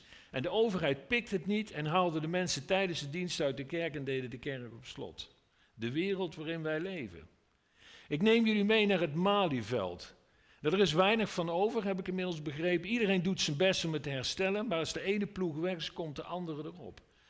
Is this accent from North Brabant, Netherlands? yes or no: yes; Veldhoven, North Brabant, Netherlands; also born or lived in Geldrop; ik kom uit Veldhoven, ben geboren in Gelderop.